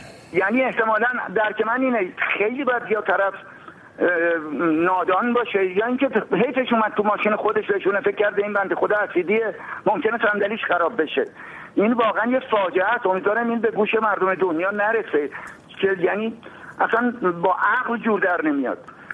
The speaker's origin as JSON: {"language": "Persian", "country": "Iran", "said": "تقاضای من به عنوان یه ایرانی اینه که"}